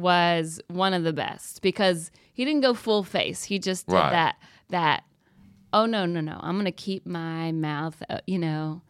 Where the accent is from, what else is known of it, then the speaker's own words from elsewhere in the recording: Georgia, United States; I mean, I grew up in Georgia with TBS and TNT, and that's when you had WCW and WWE